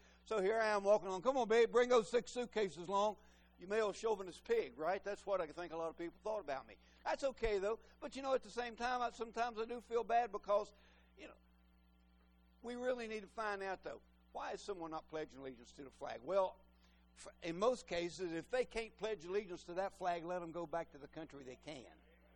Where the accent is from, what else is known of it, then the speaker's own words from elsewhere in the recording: United States; I'm proud I'm an American, and I wouldn't want to be any other nationality or anything else. I'm proud to be an American, but also I'm proud to be a Christian.